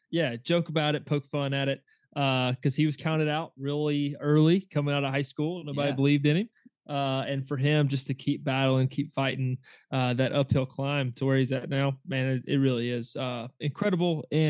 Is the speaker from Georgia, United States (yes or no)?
yes; Georgia, United States; And especially for him and myself, growing up in Georgia